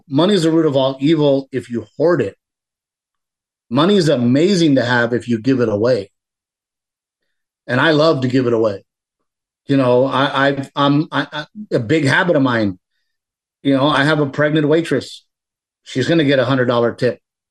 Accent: Portland, Texas, United States; I'm from Gregory, Portland, Texas, a little boy with a dream to be a stand-up comedian

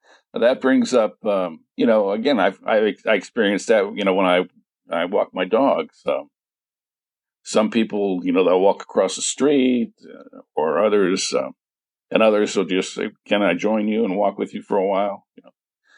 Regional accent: Midwest, United States; in my youth, I grew up in the Midwest in the 60s, and there was just a general air of benevolence and goodwill.

